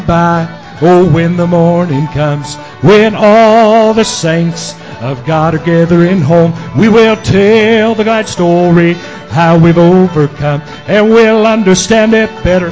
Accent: Pangburn, Arkansas, United States; I'm from Pangburn, Arkansas. I just can't help it. It's in my bones.

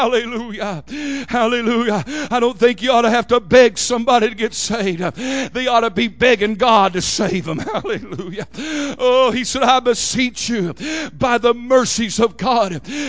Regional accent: Oklahoma, United States; I'm from Oklahoma. Rebecca's from Oklahoma. We got Indian blood in us.

